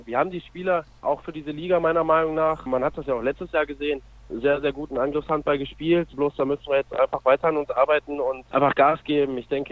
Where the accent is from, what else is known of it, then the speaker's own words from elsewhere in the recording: Waltershausen, North Rhine-Westphalia, Germany; Ja, das ist richtig. Ich komme aus Waltershausen. Das ist ja auch in Ostwestfalen bei Lemgo und Herford in der Nähe.